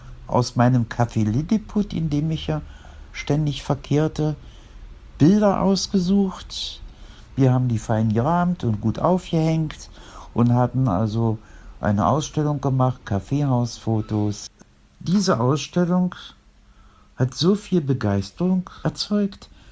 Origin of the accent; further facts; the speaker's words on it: Cologne, North Rhine-Westphalia, Germany; ich komme aus Köln